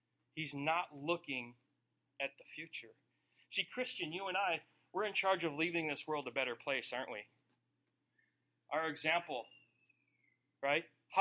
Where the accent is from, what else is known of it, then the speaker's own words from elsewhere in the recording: St. Paul, Minnesota, United States; People are like, where are you from? St. Paul. Why did you leave civilization in the first world to come up here?